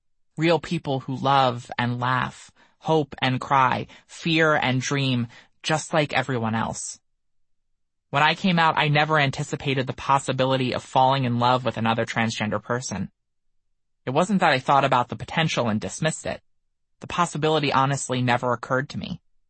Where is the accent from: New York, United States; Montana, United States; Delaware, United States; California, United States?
Delaware, United States; Wilmington; find something in Philadelphia, just a 30-minute drive from my hometown of Wilmington.